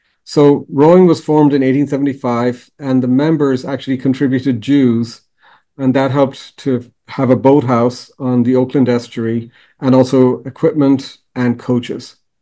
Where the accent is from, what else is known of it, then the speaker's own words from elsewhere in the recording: Galway, Connacht, Ireland; I grew up in Ireland in a town called Galway, which has a river, the River Carb runs through it.